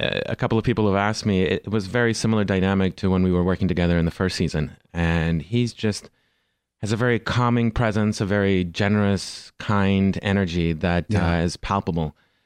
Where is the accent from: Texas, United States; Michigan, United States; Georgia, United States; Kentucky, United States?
Texas, United States; Houston; I'm originally from Houston, Texas, brother.